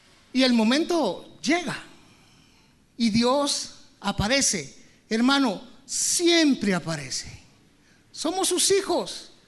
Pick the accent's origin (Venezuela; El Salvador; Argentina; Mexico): El Salvador; moved away as an adult; now in Guatemala; yo soy de El Salvador y vine a Guatemala a fundar una misión con mi familia, con mi esposa y con mi hija.